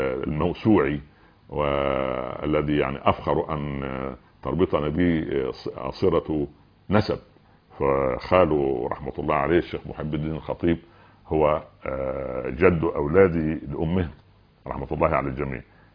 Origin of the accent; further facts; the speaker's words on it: Egypt; في الفلاحين عندنا في الأرياف وفي البدو وفي الصعيد عندنا في مصر